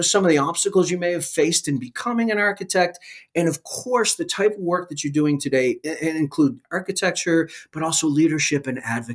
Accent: Nova Scotia, Canada; accent: Nova Scotia; You'll have to forgive my Nova Scotia accent. There's just nothing I can do about it. I've tried, but it's too deeply ingrained.

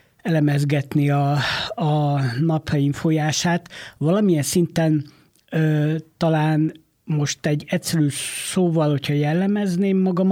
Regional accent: Mór, Fejér, Hungary; nem tagadhatjuk el, hogy Morról jöttem, ahol nagyon szép és frizzamatú borok lelhetők fel

